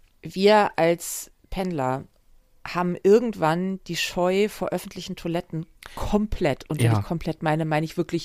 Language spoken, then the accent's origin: German; Hamburg, Germany; ich als Hamburgerin kann das durchaus verstehen.